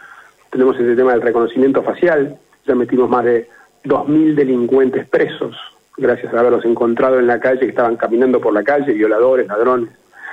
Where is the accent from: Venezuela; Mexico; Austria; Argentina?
Argentina; somos todos argentinos y estamos para ayudar, por supuesto.